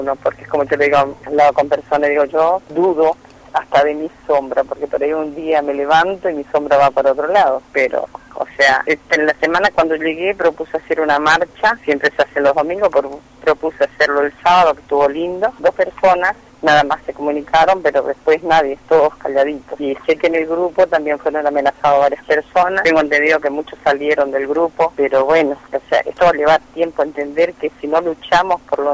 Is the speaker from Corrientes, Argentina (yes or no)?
yes; Corrientes, Argentina; soy correntina